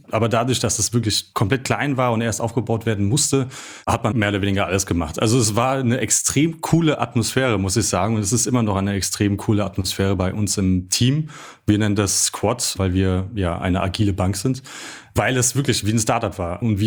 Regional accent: Frankfurt, Hesse, Germany; ich bin hier in Frankfurt groß geworden, habe hier Physik studiert

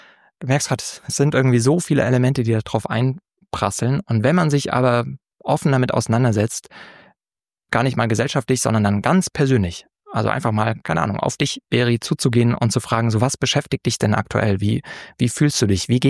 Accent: East Germany, Germany; Da würde ich nochmal kurz den Schwenker machen als Ossi oder Kind von Ossis.

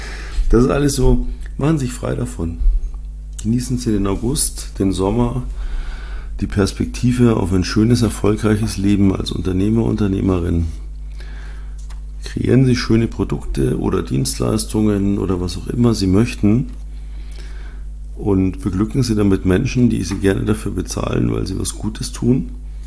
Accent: Munich, Bavaria, Germany; als Münchner wusste man halt, wie man ja, A, Winterreifen hat

